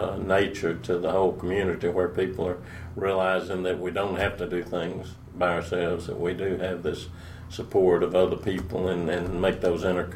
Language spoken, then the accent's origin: English; Mississippi, United States; moved away; I grew up in Mississippi, just right on the Mississippi River, and that's something that never gets out of you.